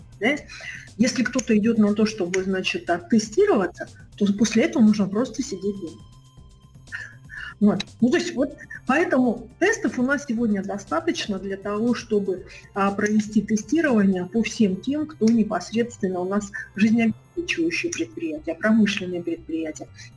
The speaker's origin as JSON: {"language": "Russian", "region": "Sakha Republic", "country": "Russia", "tie": "born or raised there", "said": "так как я, в принципе, родилась и выросла в Алданском районе"}